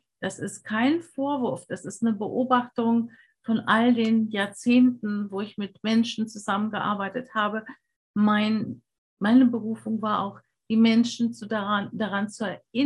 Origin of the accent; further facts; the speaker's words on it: Germany; moved away as an adult; Ich bin ja auch in Deutschland groß geworden und habe da lange gelebt, fast 40 Jahre, die ersten 40 Jahre.